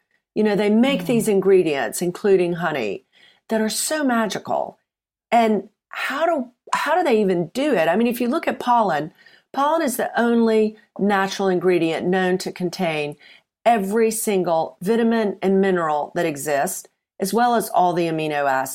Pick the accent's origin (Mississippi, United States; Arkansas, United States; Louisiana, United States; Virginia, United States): Mississippi, United States; moved away as an adult; now in United Kingdom; Well, I'm from Mississippi originally. I've been in the UK for many decades. So the accent is probably smoothed out